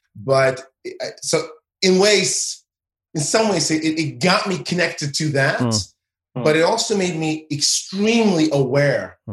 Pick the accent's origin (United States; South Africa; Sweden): Sweden; Lerum, Västra Götaland; So now, when I grew up in Lerum, that was how it felt like. With the exception of my sister and my mom, there were essentially no other people of color.